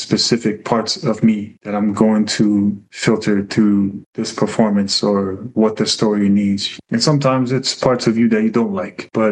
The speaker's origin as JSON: {"language": "English", "country": "Tonga", "tie": "born or raised there", "said": "I grew up in Tonga. I know as much as I took in from when I grew up in Tonga about Tongan history"}